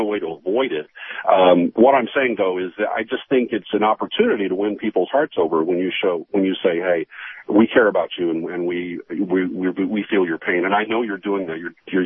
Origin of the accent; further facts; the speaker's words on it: Oklahoma, United States; I grew up in Oklahoma